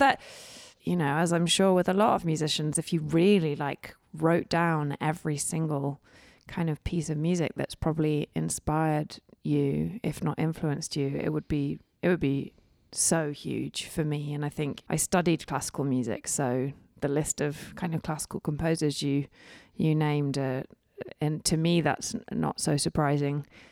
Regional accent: England, United Kingdom; also born or lived in Italy; Because I was born in Italy and then when we moved back to England when I was very small, we still drove to and from England to Italy across Europe

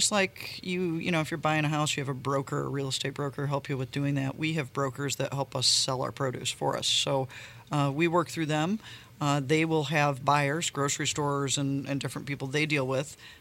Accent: La Porte, United States; So born and raised in LaPorte.

